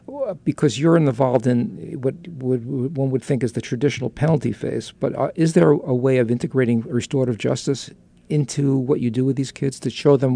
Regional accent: New York, United States; accent: New York; now in Santa Barbara, United States; is why I'm glad I moved to Santa Barbara from New York. We couldn't do this in New York, this kind of conversation.

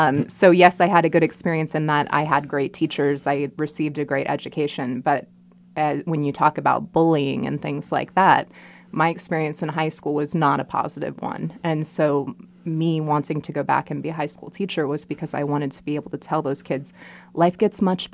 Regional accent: Ventura, California, United States; I'm from Ventura originally and was always pretty nerdy.

